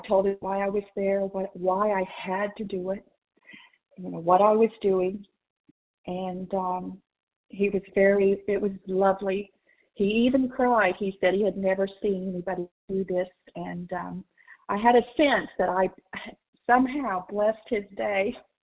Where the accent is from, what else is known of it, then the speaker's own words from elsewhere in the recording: Oklahoma, United States; I am from Oklahoma